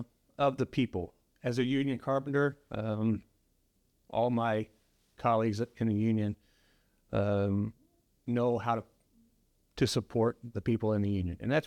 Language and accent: English; Huntsville, Missouri, United States; I'm originally from Huntsville, Missouri. I've been in Missouri my entire life.